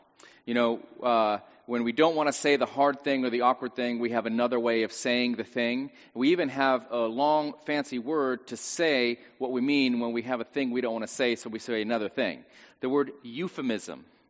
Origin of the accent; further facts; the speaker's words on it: North Carolina, United States; I'm from North Carolina, and when NASCAR driver Dale Earnhardt died, people said, well, he's at the great racetrack in the sky